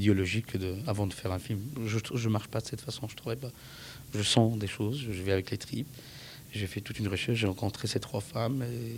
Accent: Morocco; born there; je suis né au Maroc, donc ça m'a permis d'avoir ces sensibilités culturelles dans la musique

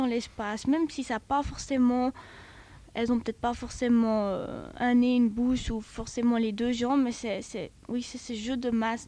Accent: Southern Italy, Italy; Je suis originaire du sud de l'Italie

